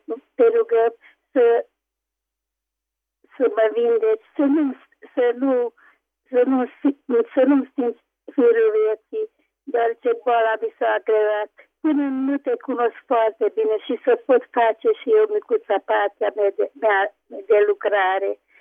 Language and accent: Romanian; Negrești-Oaș, Maramureș County, Romania; din Negreștoaș.